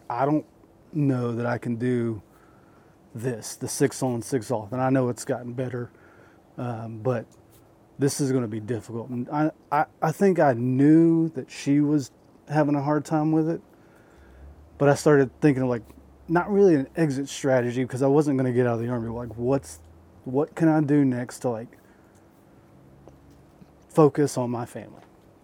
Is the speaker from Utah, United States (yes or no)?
no; Columbia, South Carolina, United States; because I told you I'm from Columbia, South Carolina, helped the situation